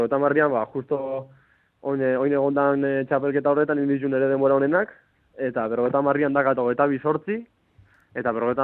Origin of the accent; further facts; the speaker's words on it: Eibar, Basque Country, Spain; now in San Sebastián, Spain; txikitan Eibarkoa naiz eta beti egon naiz Eibarko klubian